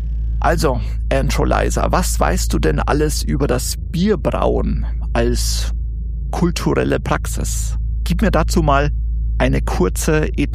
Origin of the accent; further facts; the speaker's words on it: Bavaria, Germany; ich komme natürlich eigentlich aus Bayern.